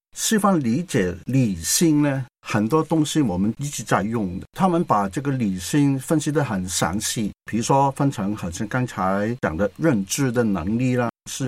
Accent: China; 我们中国人常说的关系

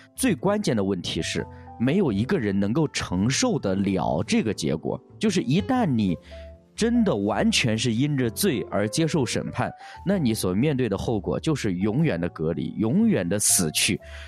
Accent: China

